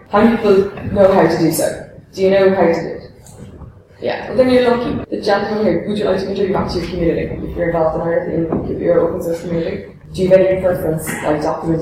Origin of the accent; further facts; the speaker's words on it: Ireland; I'm from Ireland